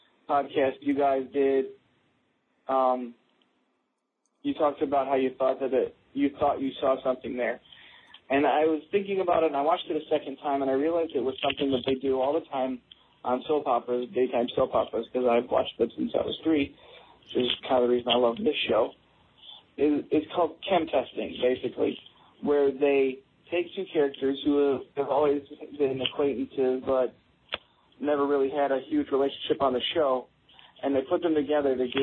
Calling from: Michigan, United States; from Michigan again

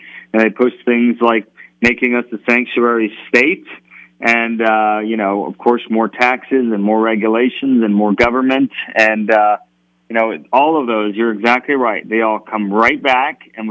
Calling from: Las Vegas, Nevada, United States; I'm in Las Vegas, Kevin.

